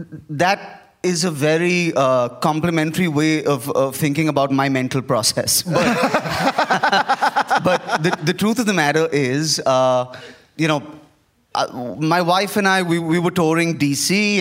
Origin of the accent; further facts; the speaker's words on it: Mumbai, Maharashtra, India; I'm a comedian from Mumbai in India.